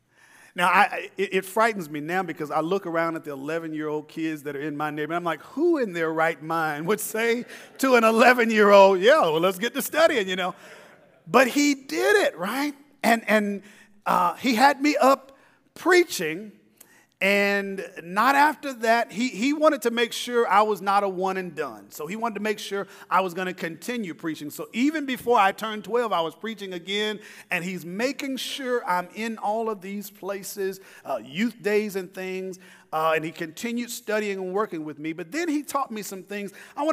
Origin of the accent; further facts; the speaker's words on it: Columbia, Tennessee, United States; If you know anything about country churches, I grew up in Columbia, Tennessee.